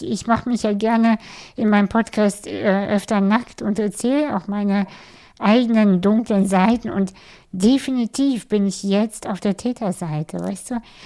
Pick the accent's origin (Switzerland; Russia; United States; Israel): Russia; Ich bin ja Russin.